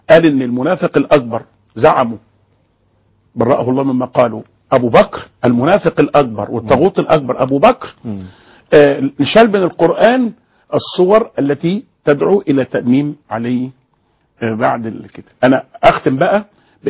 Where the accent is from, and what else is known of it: Egypt